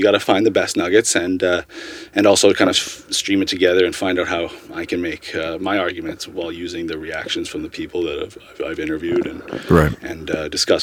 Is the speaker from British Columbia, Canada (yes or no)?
yes; North Vancouver, British Columbia, Canada; I grew up on the North Shore, and a lot of my friends love to go to like Lynn Canyon and stuff and cliff dive